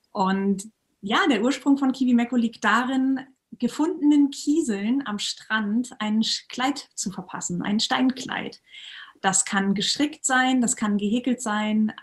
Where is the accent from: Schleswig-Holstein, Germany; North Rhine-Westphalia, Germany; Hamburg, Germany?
Schleswig-Holstein, Germany; bin jetzt aber wieder zurück in meiner Heimat Schleswig-Holstein.